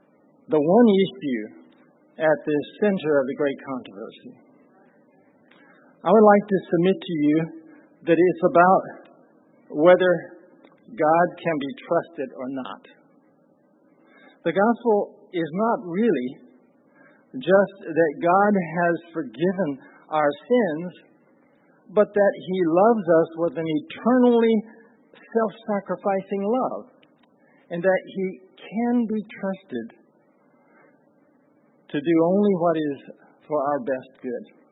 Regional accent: Appalachia, United States; And my father had a vision for making a living with trees in Appalachia. So I'm from the Appalachian Mountain region. I guess I'm what you would call Scotch Irish.

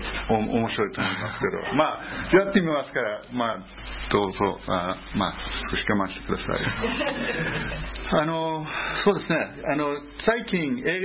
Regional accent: United States; also born or lived in Naha, Japan; 私はあの沖縄の那覇に生まれましたね

